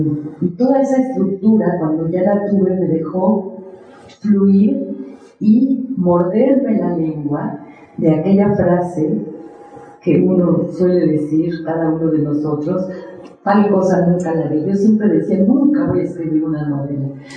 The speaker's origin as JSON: {"language": "Spanish", "country": "Mexico", "said": "En mi país también se han muerto ya muchas lenguas, lenguas como el náhuatl o el maya"}